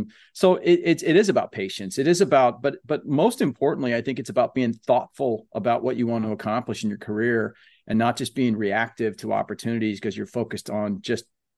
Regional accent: San Francisco, California, United States; You know, I'm from San Francisco, so I'm a Giants diehard fan

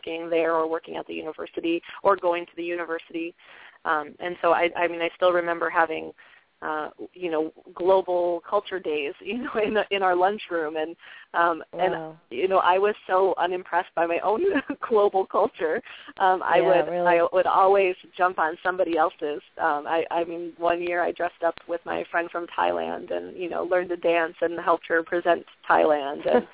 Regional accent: Kalamazoo, Michigan, United States; for where I grew up in Michigan, a town called Kalamazoo

